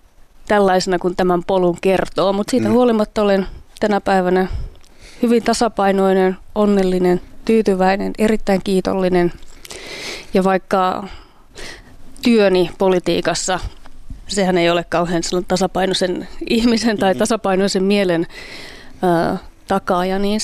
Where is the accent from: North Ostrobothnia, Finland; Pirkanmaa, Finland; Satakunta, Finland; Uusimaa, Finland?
Pirkanmaa, Finland; Tampere; also born or lived in Pirkkala; Joo, mä olen Tampereelta kotoisin.